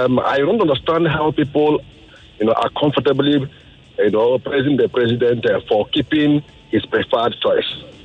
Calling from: Lagos, Nigeria; I'm calling from Lagos.

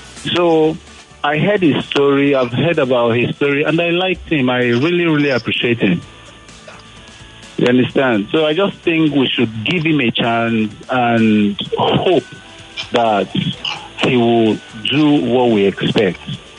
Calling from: Delta, Nigeria; I'm calling from Delta State.

